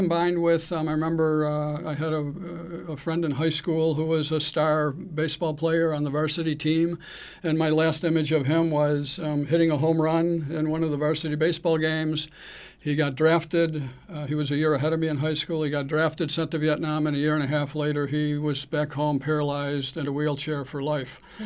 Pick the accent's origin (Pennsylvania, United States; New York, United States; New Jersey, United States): New York, United States; Buffalo; Well, it did. I grew up in Buffalo, New York. It was at that time a very heavily industrialized city.